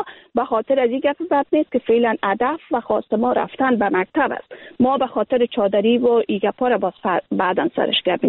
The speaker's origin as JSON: {"language": "Persian", "country": "Afghanistan", "moved": "yes", "said": "اگر ما امروز بیرون از افغانستان زندگی میکنیم باور کنیم که من از لحاظ فیزیکی بیرون از افغانستان هستم."}